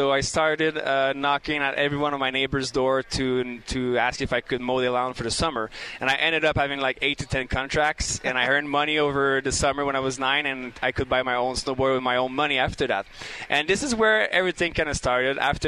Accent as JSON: {"language": "English", "town": "Montreal", "region": "Quebec", "country": "Canada", "second_language": "English", "said": "I'm from Montreal, Quebec, and we don't have snow all year over there. We have snow only like 3 months a year."}